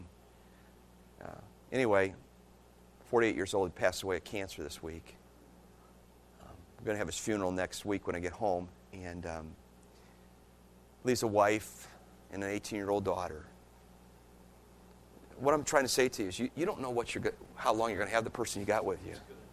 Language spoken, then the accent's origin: English; Cleveland, Ohio, United States; I grew up in Cleveland, Ohio. You know, my parents weren't wealthy. They were just working class people.